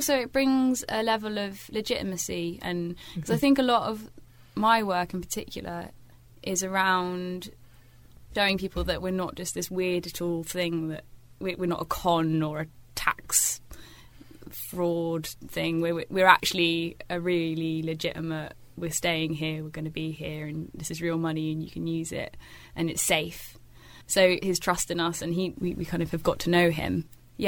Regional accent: Bristol, South West England, United Kingdom; and I'm from Bristol.

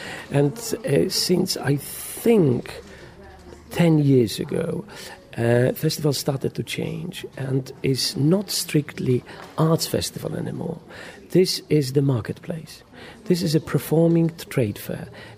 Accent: Poland; now in Edinburgh, United Kingdom; I came from Poland 27 years ago.

